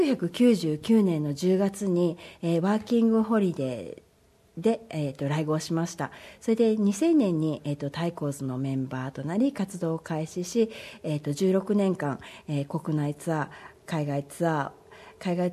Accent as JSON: {"language": "Japanese", "region": "Kagawa", "country": "Japan", "tie": "born or raised there", "lives_now": "Australia", "said": "地元の香川県の万能太鼓というところに所属させてもらって、2年間そこで、オーストラリアに来る前に2年間所属させていただき"}